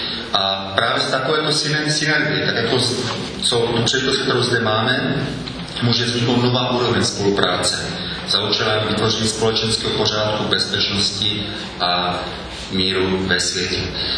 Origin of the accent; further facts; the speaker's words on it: Moravia, Czechia; Já jsem jako Moravan, já říkám z Moravského pole, já jsem Moravě zůstal věrný.